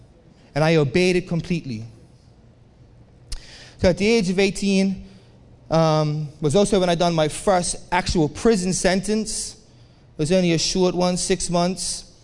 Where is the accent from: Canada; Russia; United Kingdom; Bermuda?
Bermuda; So I grew up in Bermuda with a brother and my mom and my dad.